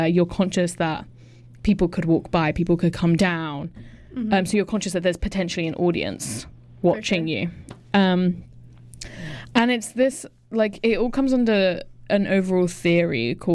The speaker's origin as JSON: {"language": "English", "country": "Canada", "said": "I'm technically Canadian."}